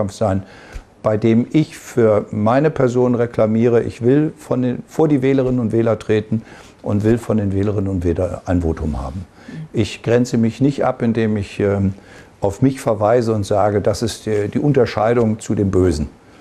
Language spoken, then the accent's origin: German; Lower Saxony, Germany; born there; oder im Teufelsmoor, wo ich geboren bin